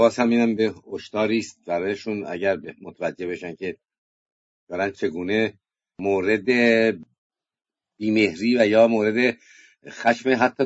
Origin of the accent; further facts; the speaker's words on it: Iran; من به نظرم به عنوان یک ایرانی، هم غزه برای ایرانی مهم